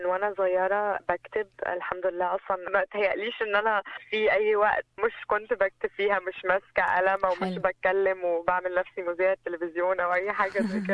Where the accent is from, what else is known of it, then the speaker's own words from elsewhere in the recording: Palestine; now in Australia; احنا كعرب كمسلمين كفلسطينيين في أنحاء العالم مش بس هنا في أستراليا.